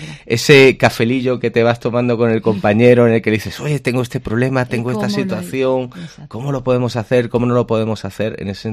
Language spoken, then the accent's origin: Spanish; Granada, Andalusia, Spain; todos los que somos de Granada nos debemos de sentir tremendamente orgullosos